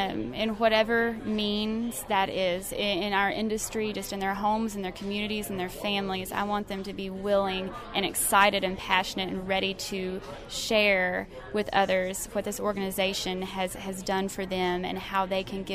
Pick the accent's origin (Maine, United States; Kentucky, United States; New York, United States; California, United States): Kentucky, United States; I am from the Davis County FFA chapter back home in Kentucky.